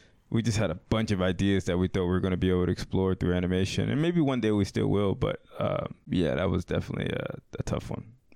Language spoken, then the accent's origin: English; Newark, New Jersey, United States; Okay, so first part is like where we grew up. We grew up in Newark, New Jersey.